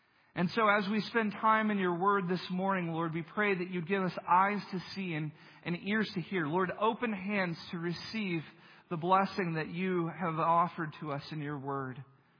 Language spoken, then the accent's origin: English; Texas, United States; I grew up in the Texas Panhandle. And if you were a boy growing up in the Texas Panhandle when I was, it meant one thing for sure